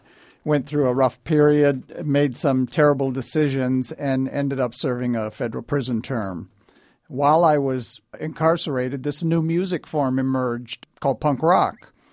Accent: United States; I'm an American, and I'm a musician. Maybe I could be that bridge in this country.

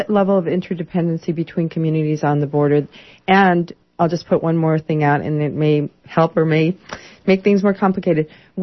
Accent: El Paso, Texas, United States; Well, actually, I'm from the border. I'm from El Paso.

